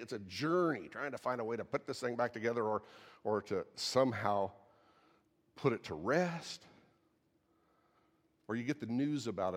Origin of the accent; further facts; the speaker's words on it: Farmersburg, Indiana, United States; I'm from Farmersburg, Indiana, in Sullivan County. I'm the country kid, you know.